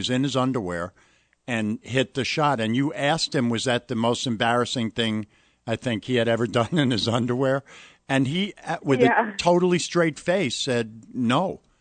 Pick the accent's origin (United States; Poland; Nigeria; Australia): United States; New York; also born or lived in California; I'm from New York. I lived in California for a long, long time.